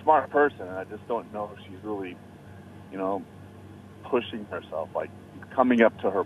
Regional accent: United States; I'm an American, and I'm working.

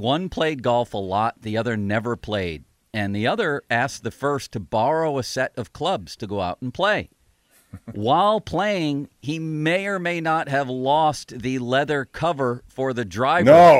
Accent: Amherst, New York, United States; We had a chance to win a championship against a team from my hometown, Amherst, New York. That's the little town I grew up in.

